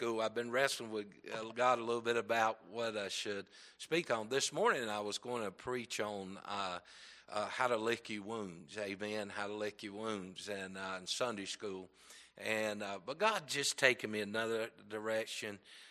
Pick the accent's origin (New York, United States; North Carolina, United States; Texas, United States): North Carolina, United States; I am a Southern boy and from North Carolina. Well, I tell folks I'm from the North, but it's called North Carolina.